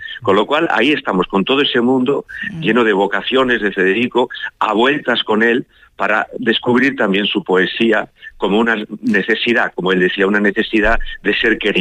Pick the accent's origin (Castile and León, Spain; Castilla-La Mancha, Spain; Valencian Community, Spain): Castile and León, Spain; León; Yo soy de León, por ejemplo, y eso es más serio. Ahí están bajo 10 grados.